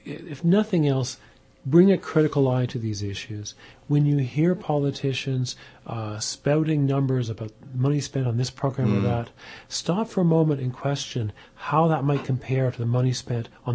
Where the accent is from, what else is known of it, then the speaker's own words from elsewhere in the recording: Nova Scotia, Canada; As a non-Aboriginal person, I grew up in Nova Scotia